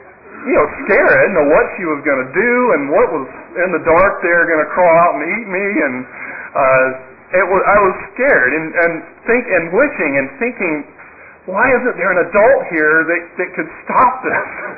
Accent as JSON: {"language": "English", "town": "Birmingham", "region": "Alabama", "country": "United States", "tie": "born or raised there", "said": "When I was a little boy growing up in Birmingham, Alabama, my brother and I would sometimes go play at neighbors' houses."}